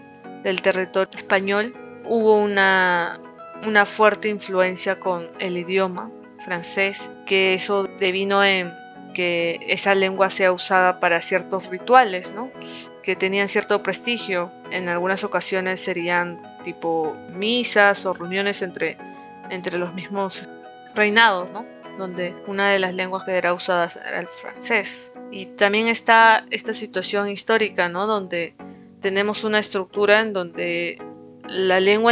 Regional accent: Peru; Como peruanos, es la idea de distinción de clase, ¿no?

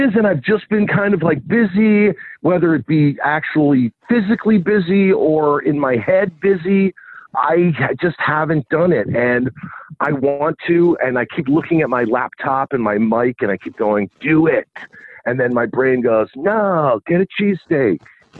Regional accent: New Jersey, United States; No, you know, I'm from Jersey. My father lives out there, and my brother is out there.

